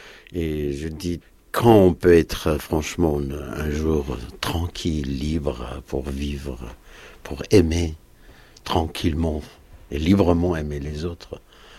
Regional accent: Istanbul, Turkey; Moi, j'ai grandi à Istanbul, dans un quartier, il y avait des Juifs, des Grecs, des Roumains, on disait, et des Arméniens.

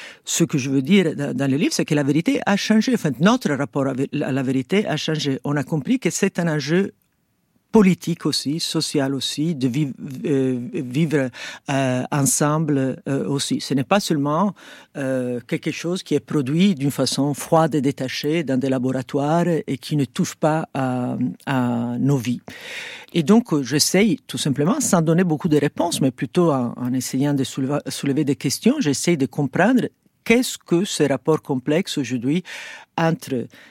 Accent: Italy; French is a second language; Enfin, moi, je viens de l'Italie, comme on peut entendre.

